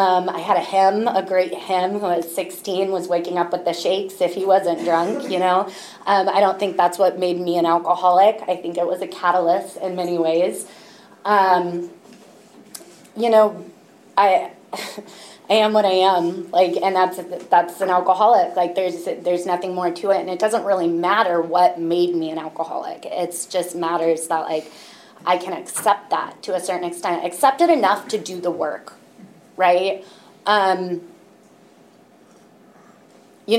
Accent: Mountain View, California, United States; When you get sober at 19 and I grew up in Mountain View, it's kind of hard to get your hands on alcohol.

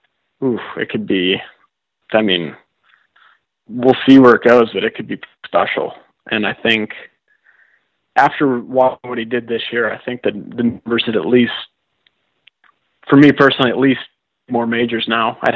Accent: Chicago, Illinois, United States; Easiest one that comes to mind first, right in my hometown here, Chicago Golf.

